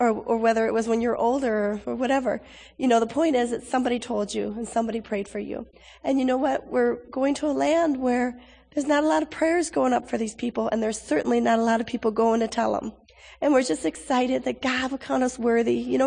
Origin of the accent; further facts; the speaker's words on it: Twin Cities, Minnesota, United States; I'm from the Twin Cities.